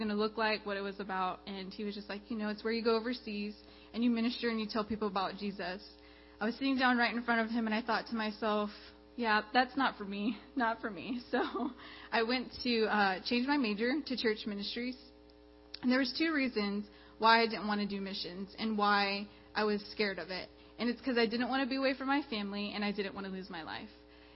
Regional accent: Big Spring, Texas, United States; I'm from West Texas. I don't know if y'all are familiar with that area. A lot of times I say Big Spring, they're like, where is that at? It's like 7 hours from here. But I was born and raised there.

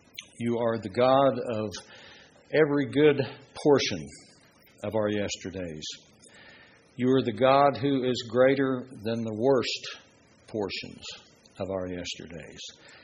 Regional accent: Oklahoma, United States; It was colorful growing up in Oklahoma, that's what I'm going to say.

